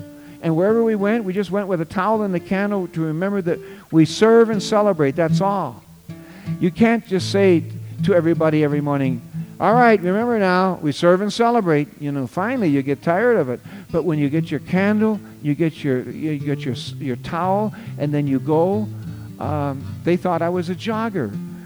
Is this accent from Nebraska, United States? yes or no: yes; Beatrice, Nebraska, United States; One is Beatrice, Nebraska. It's my hometown, but that's where I was born.